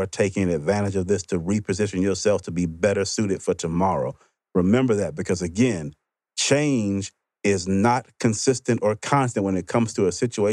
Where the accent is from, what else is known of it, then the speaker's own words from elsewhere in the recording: Mississippi, United States; I grew up in Mississippi. Never would I ever believe there'd be a day where they would be considering changing the state flag.